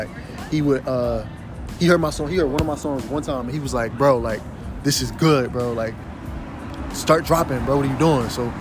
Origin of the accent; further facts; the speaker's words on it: Philadelphia, Pennsylvania, United States; I'm from Philly, Germantown. Actually, I used to live right where … used to live. So he lived on Pastorio. I was on Baton. I grew up in West.